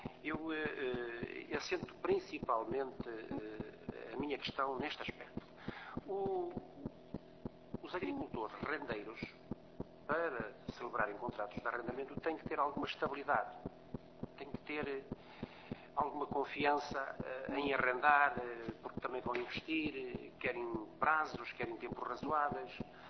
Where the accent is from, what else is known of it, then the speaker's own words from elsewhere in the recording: Porto, Norte, Portugal; Lembro-me, sobretudo, dos casos no Norte, que é onde eu tenho mais experiência, sou do Porto, advogo no Porto